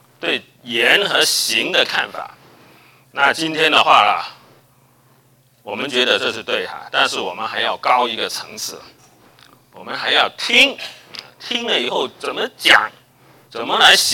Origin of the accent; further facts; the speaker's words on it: China; 这我们中国人十分懂这个，就叫做言而作，起而行。